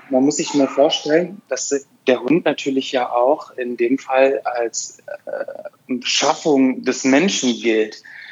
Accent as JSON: {"language": "German", "country": "Afghanistan", "tie": "born or raised there", "second_language": "German", "moved": "yes", "lives_now": "Germany", "said": "Ich bin in Afghanistan groß geworden"}